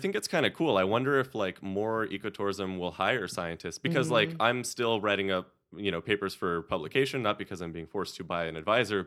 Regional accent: Los Angeles, California, United States; I grew up in a city. I grew up in Los Angeles.

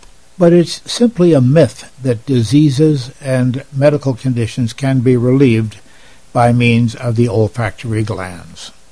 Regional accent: Toronto, Ontario, Canada; I recall that when I was attending grade school in Toronto, Canada, where I was born and almost raised, there existed a pair of schoolyard bullies

